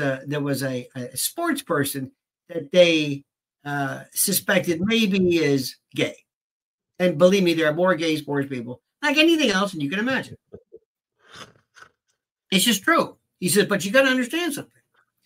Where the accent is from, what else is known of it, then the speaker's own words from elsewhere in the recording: Florida, United States; As you know, in my country, we have guns. And I'm from the South. See, I'm from Florida.